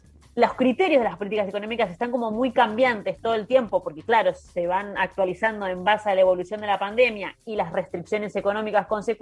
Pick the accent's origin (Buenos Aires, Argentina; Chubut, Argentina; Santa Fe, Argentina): Buenos Aires, Argentina; yo soy de Caballito